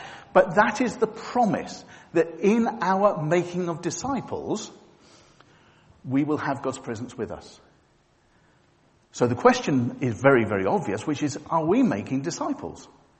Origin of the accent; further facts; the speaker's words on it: United Kingdom; We are very British, aren't we?